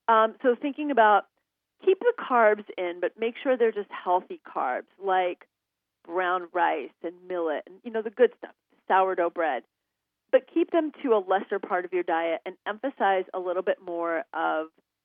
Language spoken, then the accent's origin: English; New York City, New York, United States; I grew up in New York City, and I was just, you know, street games were a thing.